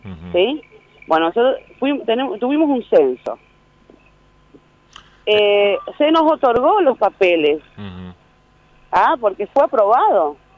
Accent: Candelaria, Argentina; todo el mundo me conoce acá en Candelaria. Yo soy de acá, yo soy de Candelaria.

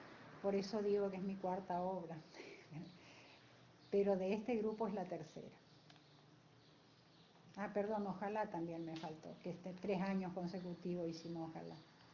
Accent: Posadas, Misiones, Argentina; Soy oriunda de Posadas

